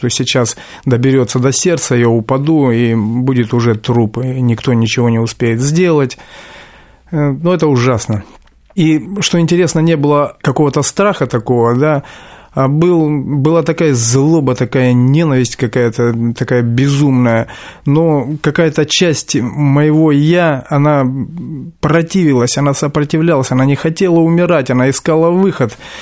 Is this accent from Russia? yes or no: yes; Khakassia, Russia; Сам я из Сибири, есть такой район, республика Хакасия. И вот в Черногорском детдоме-интернате я воспитывался, вырос.